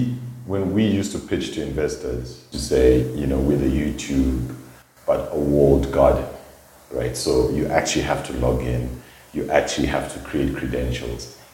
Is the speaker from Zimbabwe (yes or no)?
yes; Zimbabwe; also born or lived in South Africa; I'm from Zimbabwe, right? And had been living in South Africa for quite a bit.